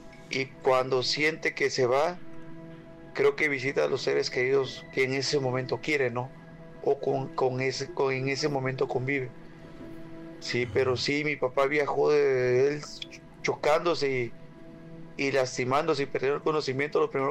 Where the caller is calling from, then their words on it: Tabasco, Mexico; les mando saludos de Tabasco